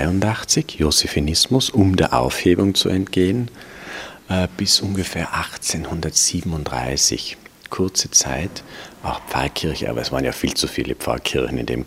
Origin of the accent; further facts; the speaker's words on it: Tyrol, Austria; now in Vienna, Austria; Das ist für mich als Tiroler, als Gebirgstiroler unmöglich.